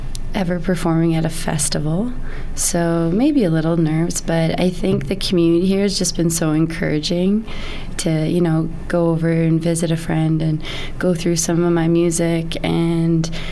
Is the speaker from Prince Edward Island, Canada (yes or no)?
yes; Prince Edward Island, Canada; I grew up on Prince Edward Island. I have a lot of musicians in my family, so from a young age I have lots of memories of going to local events in PEI.